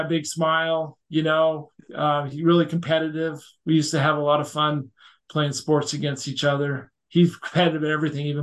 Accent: Newport Beach, California, United States; So it was kind of an expectation growing up in Newport Beach.

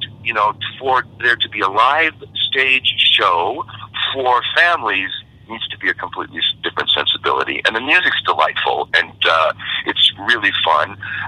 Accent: Montana, United States; I'm originally from Montana, and my parents, my family, we would vacation on the Oregon coast almost every summer.

